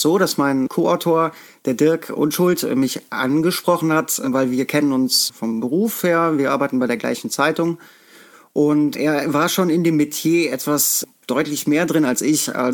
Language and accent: German; Bonn, North Rhine-Westphalia, Germany; Ich bin in Bonn geboren, das muss ich auch schon mal dazu sagen.